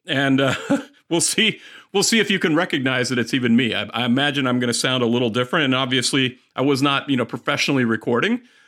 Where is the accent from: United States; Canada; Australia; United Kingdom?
United States; But, you know, I'm an American, and, I'm not afraid of saying that, despite all that.